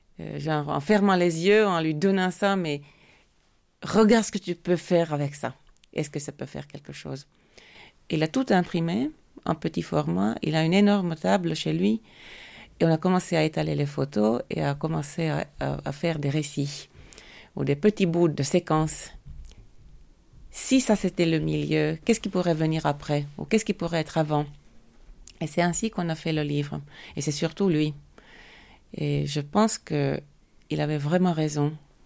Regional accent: Finland; Et je suis retournée chez moi en Finlande.

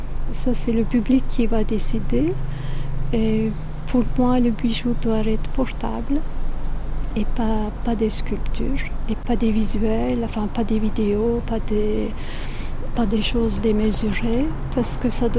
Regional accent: Istanbul, Turkey; créatrice de bijoux. Je viens de Turquie, originaire d'Istanbul.

